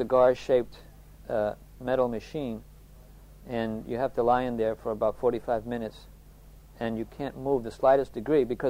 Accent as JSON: {"language": "English", "town": "New York City", "region": "New York", "country": "United States", "tie": "born or raised there", "said": "I remember the dogs were bigger than me when I grew up in Queens, New York City. It was a very working class, urban, congested neighborhood."}